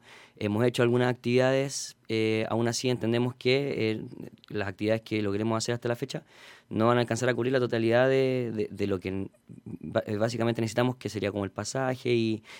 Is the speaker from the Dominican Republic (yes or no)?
no; Quilpué, Valparaíso, Chile; tratar siempre de facilitar la práctica de la capoeira en la ciudad de Quilpué, que es donde yo nací y me crié.